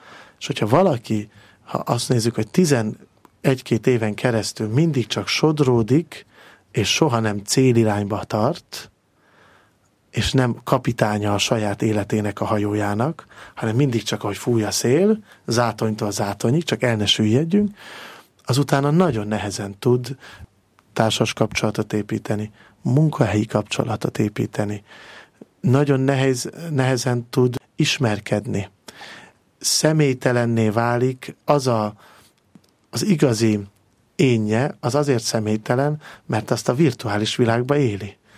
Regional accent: Máriabesnyő, Pest, Hungary; Mária Besnyői származású vagyok, ez azért sokat elárul abból, hogy milyen az embernek a lelkülete

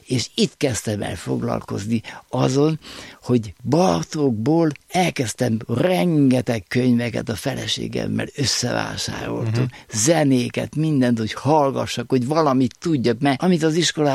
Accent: Cegléd, Pest, Hungary; Igen, 1970-ben nősültem, én Ceglédi vagyok

